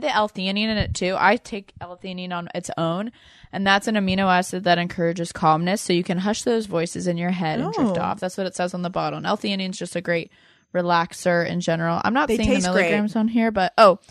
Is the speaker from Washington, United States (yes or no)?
no; Florida, United States; Wow, yeah, I'm from Florida actually as well, so love to hear it.